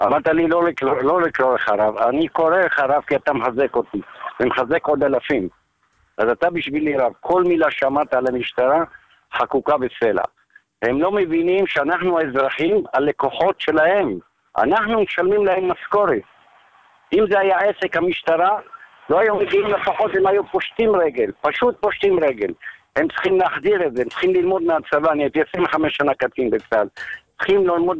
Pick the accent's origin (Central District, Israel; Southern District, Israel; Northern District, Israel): Southern District, Israel; Netivot; כמה שנים הייתי בנתיבות, אני יליד נתיבות.